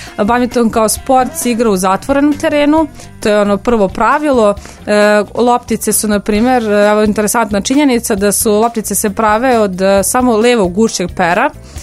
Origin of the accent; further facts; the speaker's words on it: Kovin, Vojvodina, Serbia; ja sam inače iz Kovina